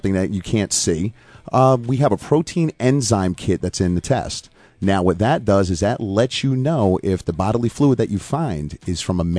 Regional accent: New York, United States; I'm Orange County, New York.

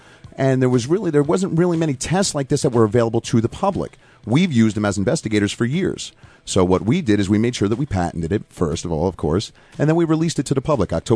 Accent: New York, United States; I'm Orange County, New York.

